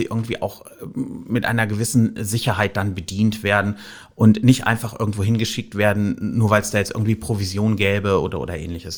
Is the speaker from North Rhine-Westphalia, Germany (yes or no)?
yes; North Rhine-Westphalia, Germany; ja, hallo … ich rufe an aus Wülfrath in der Nähe von Düsseldorf.